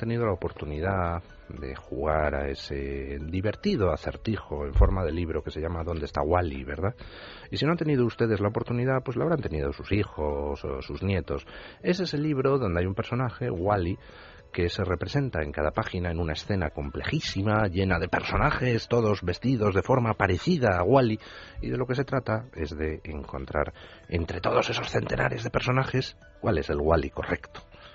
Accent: Spain; como español.

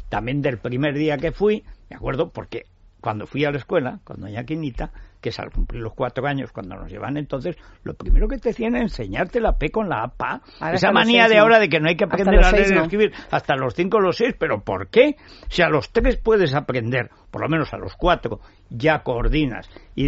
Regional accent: Teruel, Aragon, Spain; yo soy de Teruel.

